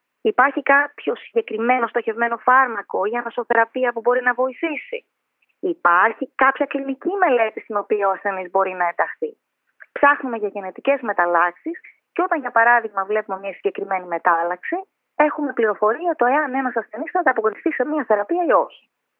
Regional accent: Greece; moved away as an adult; now in London, United Kingdom; Όταν ουσιαστικά έφυγα από την Ελλάδα μαζί με τον σύζυγό μου, που είναι επίσης ιατρός, για να δουλέψουμε στο Λονδίνο.

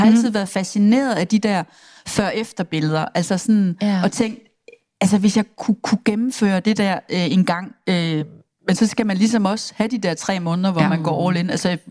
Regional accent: Horsens, Central Denmark Region, Denmark; also born or lived in Odense; Jeg er født i Odense faktisk, og så har jeg boet i Horsens, siden jeg var 8. Okay. Så jeg er jo sådan, Horsens vil jeg sige.

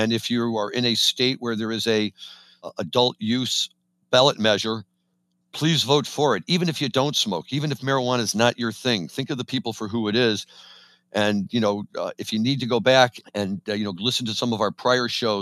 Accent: Missouri, United States; Missouri's my home state, and I was still surprised they got medical.

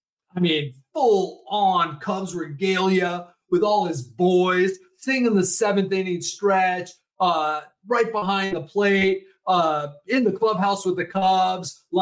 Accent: San Diego, California, United States; I grew up in San Diego.

